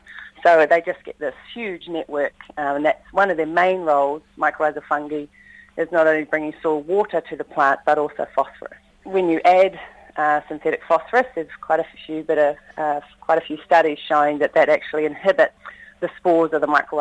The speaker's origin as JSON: {"language": "English", "country": "New Zealand", "said": "So, yeah, from a personal level, as a New Zealander, I would want nothing to do with supporting that trade."}